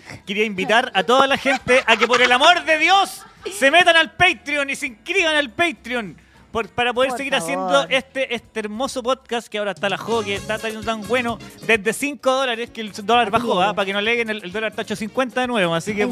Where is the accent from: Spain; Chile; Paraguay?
Chile; San Joaquín, Santiago Metropolitan; Yo soy de San Joaquinino.